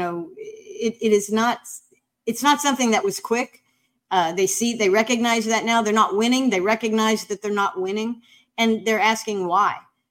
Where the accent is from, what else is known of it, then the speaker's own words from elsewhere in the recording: United States; And it's funny because I'm an American and, you know, whether they like it or not, you know, we have a republic with some democratic features and we have a voice and I'm an American with a voice.